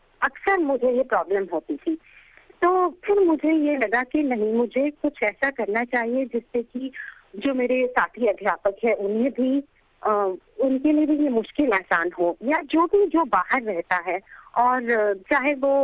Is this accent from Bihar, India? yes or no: no; New Delhi, Delhi, India; मैं भारत में ही पैदा हुई हूँ और मैं नई दिल्ली से हूँ, और जैसे कि भारत में सभी लोग कम से कम दो भाषाएं तो बोलते ही हैं, वैसे ही मैं हिंदी पंजाबी दो भाषाएं बोलती हूँ, और उसके बाद स्कूल में मैंने अंग्रेजी सीखी